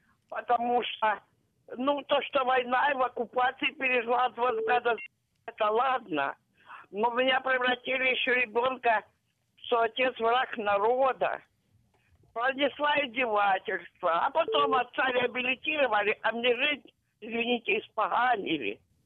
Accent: Donetsk, Donetsk Oblast, Ukraine; я з Красномельського району, а сама з Донецька.

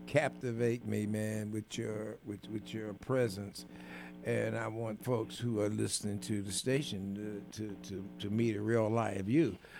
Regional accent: Kansas City, Kansas, United States; I grew up in Kansas City, Kansas, out in the Argentine district, and we were surrounded with trees, but we called it woods.

